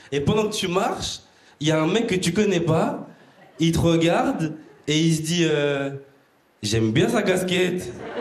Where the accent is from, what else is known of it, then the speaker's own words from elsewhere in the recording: Bordeaux, Nouvelle-Aquitaine, France; moi je suis de Bordeaux comme il a dit, j'ai fait beaucoup de trajets pour venir ici